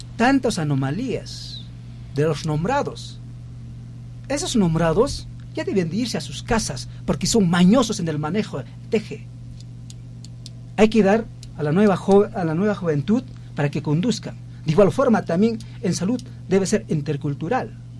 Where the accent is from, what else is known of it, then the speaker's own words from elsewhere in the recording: Huacullani, Puno, Peru; Yo soy de Huaculiani